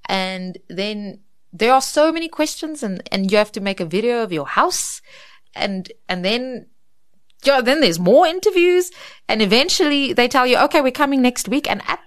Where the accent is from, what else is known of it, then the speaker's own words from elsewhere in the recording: Karoo, South Africa; I really think that growing up in the Karoo with those mountains and that vast landscape